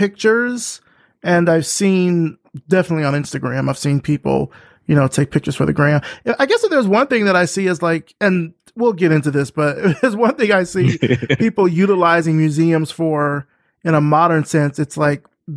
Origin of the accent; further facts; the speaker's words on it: Selma, Alabama, United States; And I mean, I'm from Selma, right. Alabama.